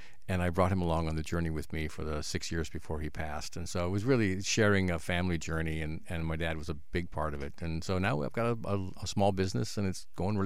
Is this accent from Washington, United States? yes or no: yes; Yakima, Washington, United States; Well, I grew up in Eastern Washington, the little town of Yakima